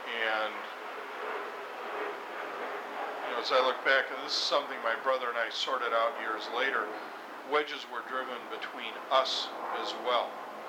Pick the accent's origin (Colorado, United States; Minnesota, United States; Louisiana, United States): Minnesota, United States; St. Paul; Okay, I was born in Minneapolis, raised in St. Paul.